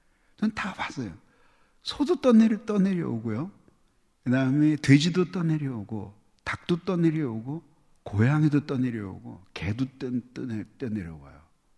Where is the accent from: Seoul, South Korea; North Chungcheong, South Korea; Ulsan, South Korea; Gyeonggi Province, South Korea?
Seoul, South Korea; also born or lived in Gangwon Province; 저는 서울에서 태어났고 서울에서 교육을 받았어요. 부모님은 강원도에서 사업을 크게 하셨는데 유치원까지 강원도에서 다니고